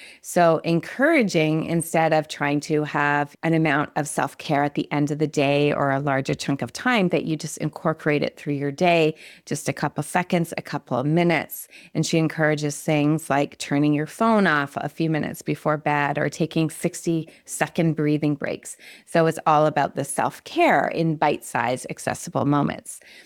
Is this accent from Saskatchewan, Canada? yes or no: no; Quebec, Canada; growing up in Quebec, we would often take field trips to where they produced maple syrup.